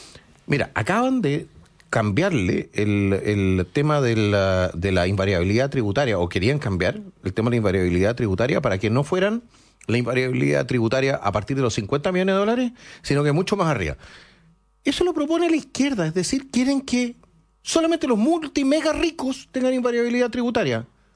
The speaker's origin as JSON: {"language": "Spanish", "country": "Chile"}